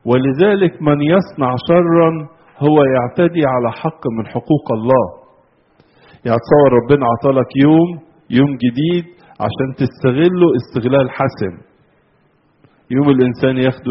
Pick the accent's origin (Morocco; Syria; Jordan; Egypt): Egypt; احنا عندنا في مصر